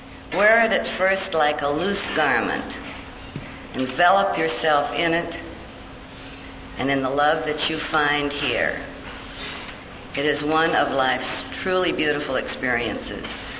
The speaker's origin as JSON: {"language": "English", "town": "Malibu", "region": "California", "country": "United States", "said": "and I am from Malibu"}